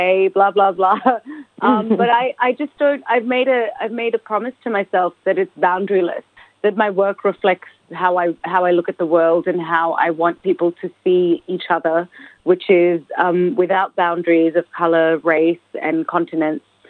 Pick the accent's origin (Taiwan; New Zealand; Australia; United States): Australia; Melbourne, Victoria; I had always known I wanted to be an actress, but I was this girl from Melbourne.